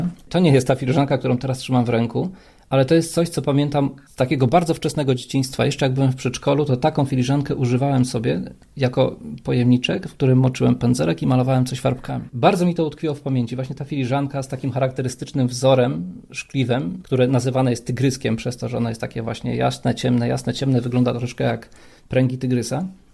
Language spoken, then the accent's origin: Polish; Mirostowice, Lubusz Voivodeship, Poland; To, że jest gdzieś ta moja mała ojczyzna tam, może niedaleko, bo zaledwie 60 km od Zielonej Góry, ale jest ta mała ojczyzna, w której spędziłem mnóstwo czasu, w której spędziłem dzieciństwo